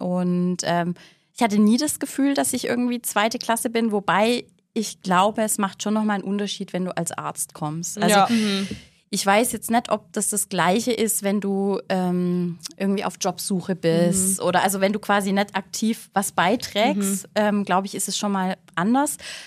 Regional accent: Schwäbisch Hall, Baden-Württemberg, Germany; Nee, also, ich komme ja aus Schwaben.

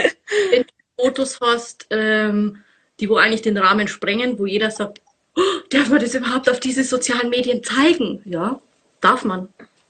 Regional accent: Munich, Bavaria, Germany; ich komme aus München.

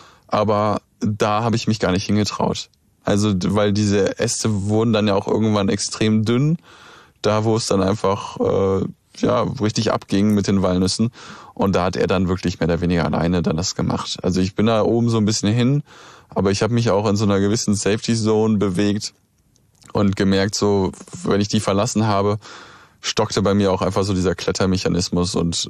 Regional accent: Bonn, North Rhine-Westphalia, Germany; born or raised there

